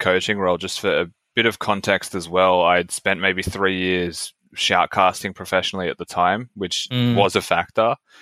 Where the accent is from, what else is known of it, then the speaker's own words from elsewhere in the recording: Australia; we won the first round and then we got disqualified for being Australian.